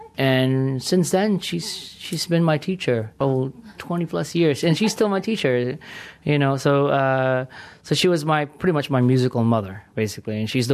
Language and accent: English; Tanay, Calabarzon, Philippines; I grew up in Tanay Rizal, which is like a, you know, a provinciano, we call it. I'm a provinciano. I'd never really go to Manila.